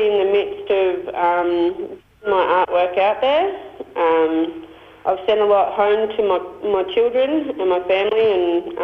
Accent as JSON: {"language": "English", "town": "Lakes Entrance", "region": "Victoria", "country": "Australia", "said": "I'm from Lakes Entrance, so I would love to do like art classes down there for the youth"}